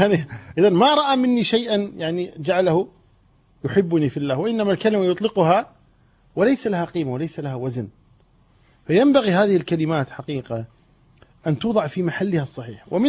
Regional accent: Kuwait; إحنا نسمي عندنا بالكويت

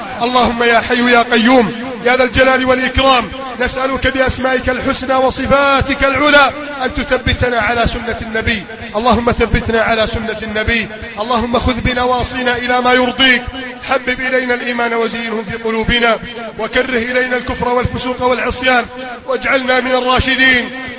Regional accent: Egypt; اللهم احفظ بلدنا مصر

